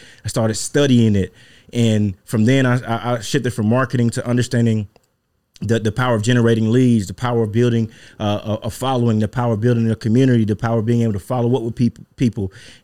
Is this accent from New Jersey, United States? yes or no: no; Mississippi, United States; First and foremost, man, I'm from Mississippi, brother. I got to put that out there. I'm from Mississippi. I'm a country brother.